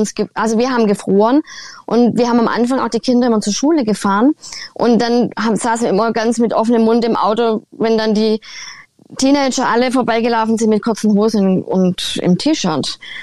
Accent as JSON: {"language": "German", "country": "Germany", "moved": "yes", "lives_now": "Saskatchewan, Canada"}